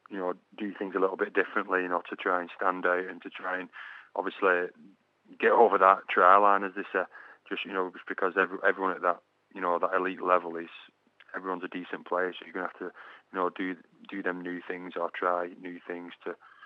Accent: Wigan, North West England, United Kingdom; Yeah, it's unfortunate. Obviously, they're my hometown club, and I've been here for, three seasons now. But it's part of sport. Life goes on, and players change clubs, and I'm looking for a new challenge. I've been at Wigan for a few years now

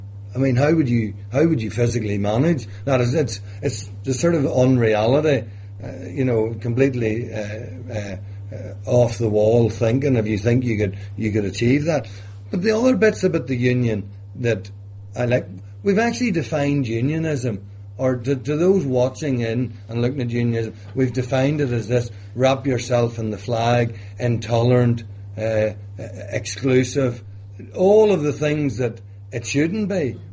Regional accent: Northern Ireland, United Kingdom; I want to be fit as a member and as someone born and bred in County Down.

